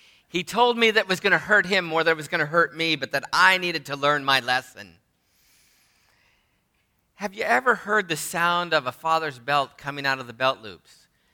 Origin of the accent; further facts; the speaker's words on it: Bellingham, Washington, United States; I grew up in Bellingham, same place where Brady's from.